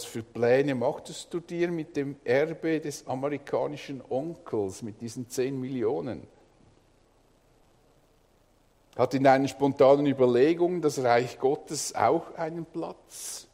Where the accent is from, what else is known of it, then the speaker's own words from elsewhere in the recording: Switzerland; weil wir als Schweizer im großen Wohlstand leben.